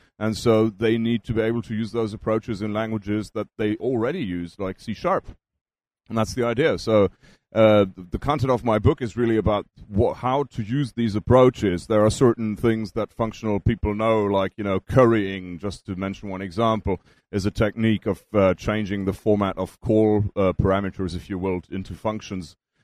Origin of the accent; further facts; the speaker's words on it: Germany; English is a second language; moved away; I was. Okay, well, I've actually lived there up until about 6 years ago, so it's not that long.